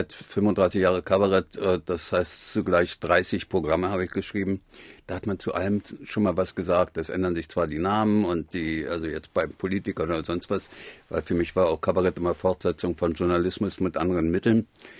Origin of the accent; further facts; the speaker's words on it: Berlin, Germany; in die Gegend, wo ich groß geworden bin, ist afrikanisches Viertel, alles benannt nach irgendwelchen deutschen Kolonialherren.